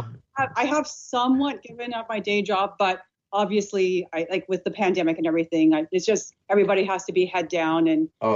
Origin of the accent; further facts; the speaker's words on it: Ottawa, Ontario, Canada; I work in Canada. I'm from Ottawa originally, and still live out and away